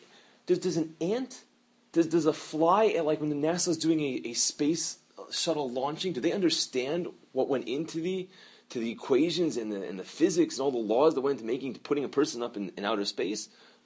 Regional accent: California, United States; accent: California; it's my California accent that comes through in Hebrew.

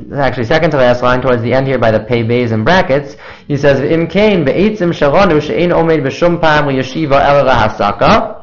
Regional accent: New York, United States; now in Toronto, Canada; I'm from New York, I'm in Toronto, shorter nights are still, I don't know what, a good 7, 8, 9 hours.

